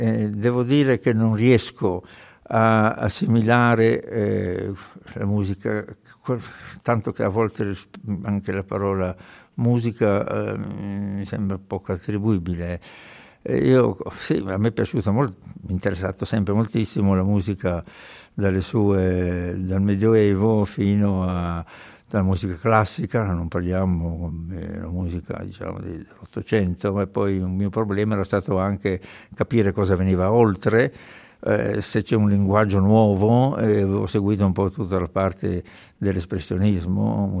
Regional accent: Genoa, Liguria, Italy; fin da bambino, siccome sono genovese, la mia famiglia è genovese

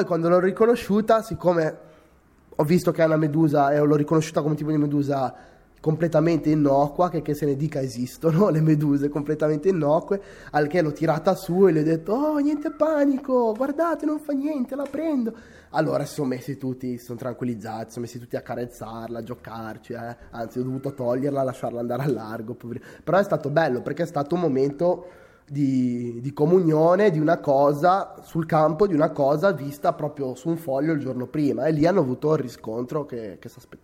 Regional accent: Genoa, Liguria, Italy; sono di Genova

